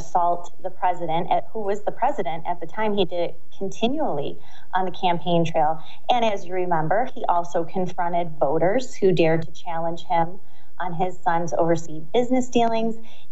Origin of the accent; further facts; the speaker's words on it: Illinois, United States; my home state of Illinois